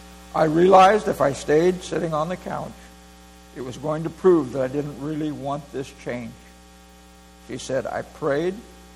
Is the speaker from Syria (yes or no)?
yes; Syria; I visit a house and I tell them I'm from Syria, Muslim background, and I believe in Jesus.